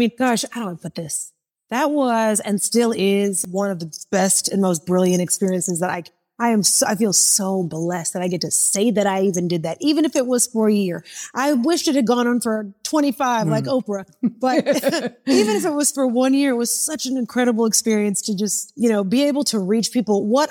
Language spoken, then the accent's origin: English; Oklahoma City, Oklahoma, United States; as I explained, I'm from Oklahoma City, and there are not a lot of people that get out of that and be able to have a microphone that big.